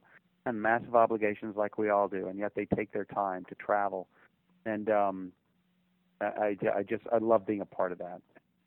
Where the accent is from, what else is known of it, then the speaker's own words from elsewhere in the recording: Louisiana, United States; I'm telling you, I'm from Louisiana.